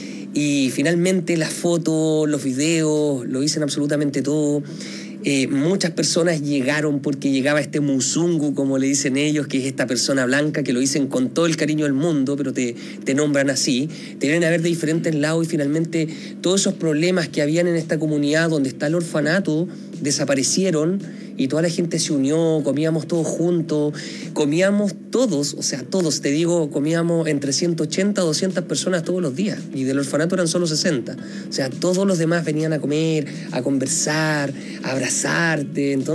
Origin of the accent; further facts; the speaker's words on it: Concepción, Biobío, Chile; Yo soy de Concepción, entonces quería hacer algo en el Gran Concepción